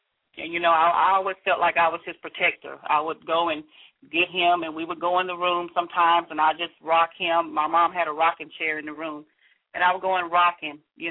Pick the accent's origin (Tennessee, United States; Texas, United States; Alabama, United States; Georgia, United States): Texas, United States; Dallas; also born or lived in Shreveport, Louisiana; I'm from Dallas, Texas. I was originally born in Shreveport, Louisiana.